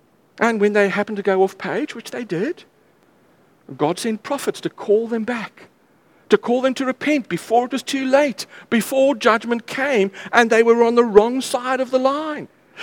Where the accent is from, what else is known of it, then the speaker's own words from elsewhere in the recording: South Africa; I'm a South African man at the end of the day, you know.